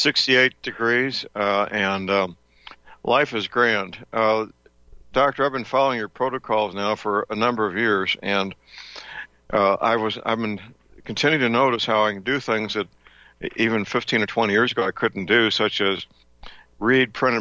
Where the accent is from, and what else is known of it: St. Louis, Missouri, United States; born or raised there